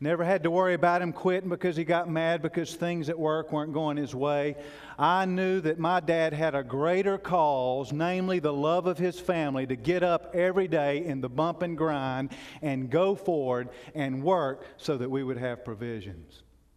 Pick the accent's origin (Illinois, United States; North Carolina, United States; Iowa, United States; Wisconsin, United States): North Carolina, United States; Asheville; I'm from Asheville, North Carolina. We'd either go to Gatlinburg or Myrtle Beach, 2 weeks every year.